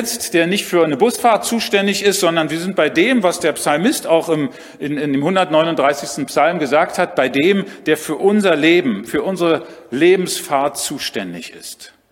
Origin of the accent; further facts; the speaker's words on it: Berlin, Germany; ich bin in Berlin groß geworden, vielleicht hört man es auch ab und zu. Meine Mutter lebt immer noch in Berlin, inzwischen in einem Pflegeheim.